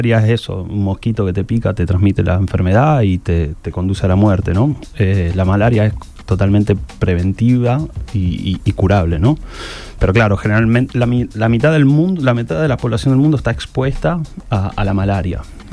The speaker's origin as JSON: {"language": "Spanish", "town": "Rosario", "region": "Santa Fe", "country": "Argentina", "moved": "as an adult", "lives_now": "Mozambique", "said": "Eso fue en el 2008 que me fui. O sea, me fui con 22, 23."}